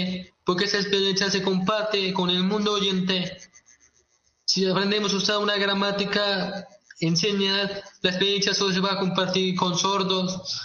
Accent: Mexico; sino para todos los que somos mexicanos

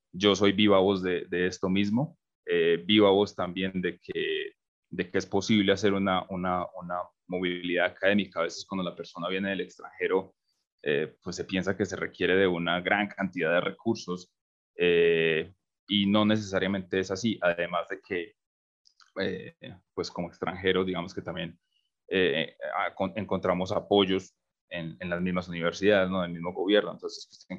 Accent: Pereira, Risaralda, Colombia; now in Mexico City, Mexico; yo soy originario de Colombia, de la región andina, del eje cafetero, particularmente de una ciudad pues, relativamente pequeña comparada con la Ciudad de México, que es la ciudad de Pereira. No son más de 500.000 habitantes

